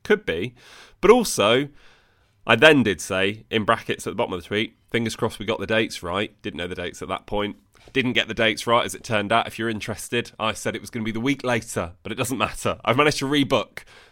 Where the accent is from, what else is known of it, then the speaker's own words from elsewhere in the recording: Bologna, Emilia-Romagna, Italy; Even though I would have loved it to be in my hometown of Bologna